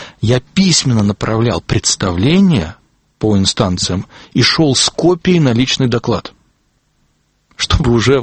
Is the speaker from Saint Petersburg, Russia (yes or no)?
yes; Saint Petersburg, Russia; мой взгляд в этом смысле никак не окрашен тем, что я именно петербуржец, а не ярославец или не пермяк